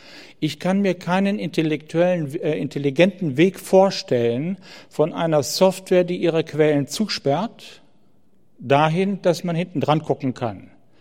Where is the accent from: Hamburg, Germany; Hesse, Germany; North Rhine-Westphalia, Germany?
North Rhine-Westphalia, Germany; Ich komme aus dem Lande Nordrhein-Westfalen.